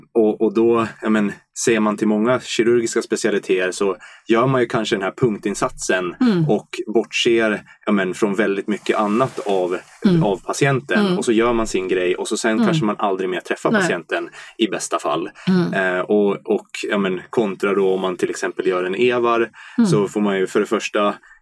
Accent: Norrland, Sweden; när man gick som finn i 15-åring och klippte någon gräsmatta hemma i Norrland.

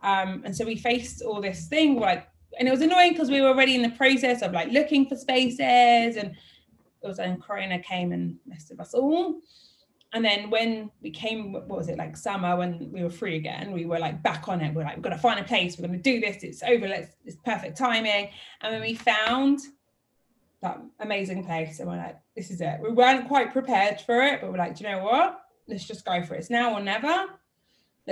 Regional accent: London, United Kingdom; So my dad's Israeli, my mum's Brazilian, but we were born and raised in London. With no family. Like, I don't have a single soul in London or family.

